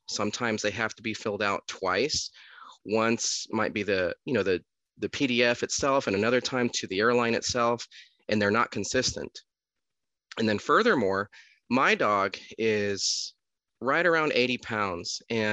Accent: Houston, Texas, United States; I'm from Houston, Texas.

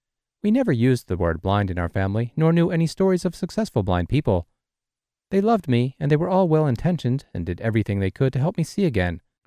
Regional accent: United States; born there; I am Chinese American and born here in the States. My parents immigrated here from Hong Kong as young adults.

